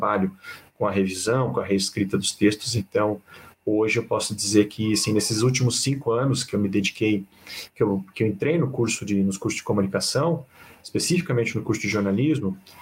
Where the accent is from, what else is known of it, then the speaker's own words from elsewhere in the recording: Curitiba, Paraná, Brazil; Eu nasci e me criei aqui em Santa Felicidade. Eu sou um italianinho, né? Um ferro de Santa Felicidade.